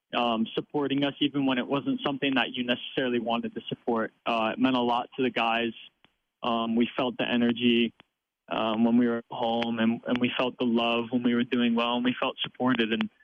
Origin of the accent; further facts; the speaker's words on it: Illinois, United States; I'm from north of Chicago.